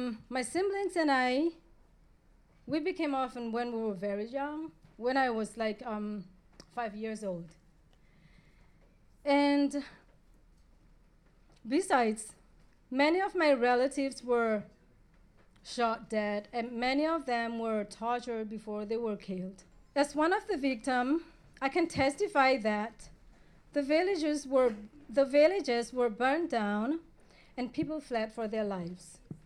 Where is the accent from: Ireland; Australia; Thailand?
Thailand; Mae Hong Son; I'm originally from Meramo refugee camp from along the Thai-Burma border.